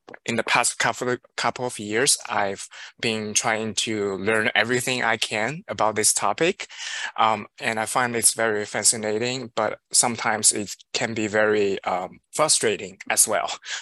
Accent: China; English is a second language; moved away as an adult; now in United States; Just from my personal background, I'm originally from China. I moved to the United States 8 years ago

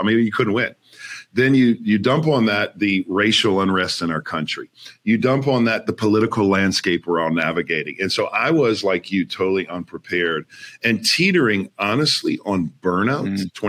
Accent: New Orleans, Louisiana, United States; My hometown of New Orleans, everything.

